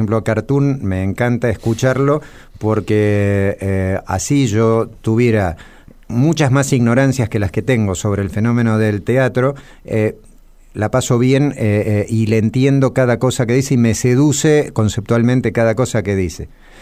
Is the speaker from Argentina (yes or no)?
yes; Ciudadela, Buenos Aires Province, Argentina; soy un muchacho de Ciudadela, soy hincha de Racing. Soy judío